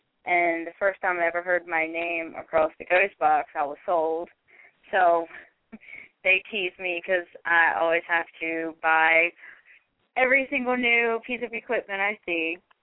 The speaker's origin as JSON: {"language": "English", "region": "the South", "country": "United States", "tie": "born or raised there", "said": "I grew up in the South and still"}